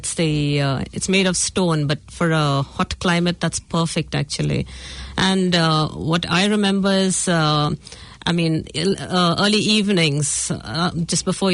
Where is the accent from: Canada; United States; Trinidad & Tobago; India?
India; Mumbai, Maharashtra; My grandparents lived in Goa, basically. But, we were born and brought up in Bombay.